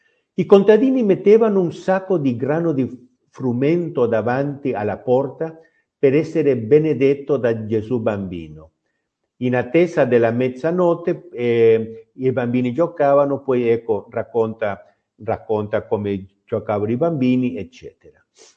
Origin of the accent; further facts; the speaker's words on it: Peru; Italian is a second language; moved away; voi sapete che io sono peruviano